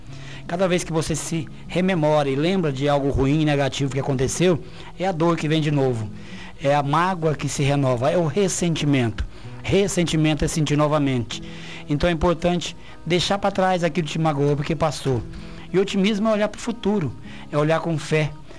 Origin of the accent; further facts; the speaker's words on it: Aparecida de Minas, Minas Gerais, Brazil; sou casado com a Vânia, pai do Alexandre, pai da Maria Clara … sou de Aparecida de Minas